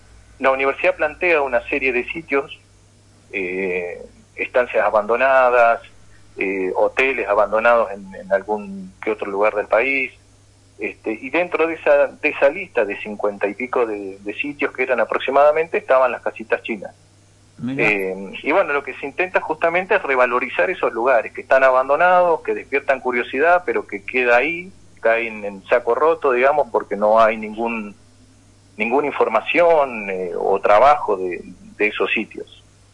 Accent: Coronel Pringles, Buenos Aires Province, Argentina; moved away as an adult; now in La Plata, Argentina; bueno, yo soy oriundo de Coronel Pringles, nací allá. Hace ya 15 años que me vine a vivir a La Plata. Resido actualmente acá en La Plata, tengo mi familia, mi mujer, mi hija, mi trabajo. Yo, bueno, vivo acá ya hace 15 años.

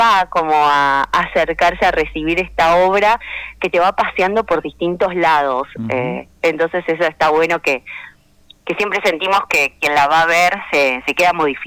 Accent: Escobar, Buenos Aires Province, Argentina; porque somos de Escobar, de zona norte

